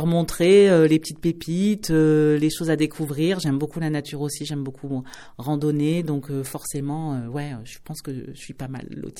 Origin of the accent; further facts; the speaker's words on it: Grenoble, Auvergne-Rhône-Alpes, France; born there; quand je suis revenue aux alentours de Grenoble, parce que par contre je suis née à Grenoble